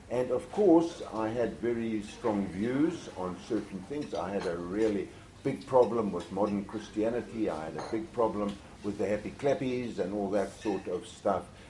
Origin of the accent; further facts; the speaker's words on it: South Africa; born there; So I was born in South Africa, born a Christian, and I probably regarded myself as a better Christian than most because I was born a Presbyterian.